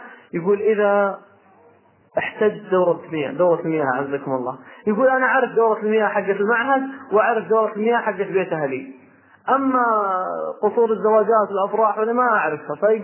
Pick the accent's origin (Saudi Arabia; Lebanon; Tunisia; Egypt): Saudi Arabia; Riyadh, Riyadh Province; ألقيك محاضرة هناك عندنا في الرياض